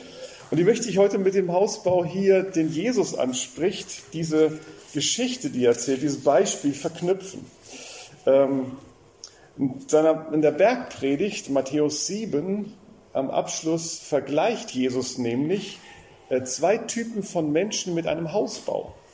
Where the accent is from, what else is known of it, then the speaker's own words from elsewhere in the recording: Rhineland-Palatinate, Germany; Damals vor der Ahrtal-Katastrophe, von der Flut. Ich komme ja quasi aus der Gegend